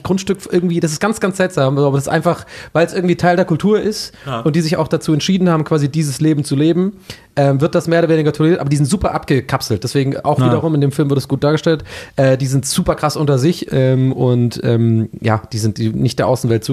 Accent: Ireland; als echter Ire

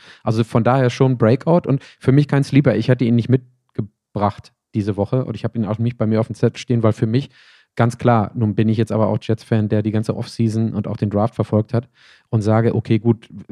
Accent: Bochum, North Rhine-Westphalia, Germany; war ich zu Hause in meiner Heimat in Bochum.

